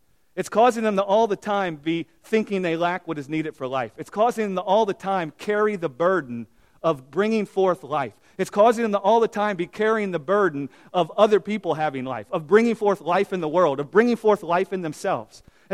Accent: United States; Listen, guys, I'm an American. I'm a citizen of America.

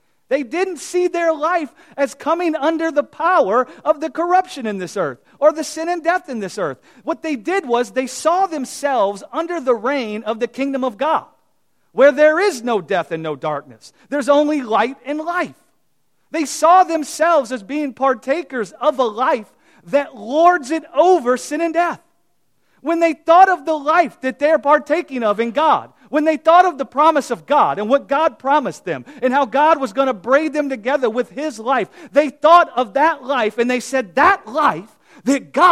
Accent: United States; I'm thinking about the life that's in America because I'm from America.

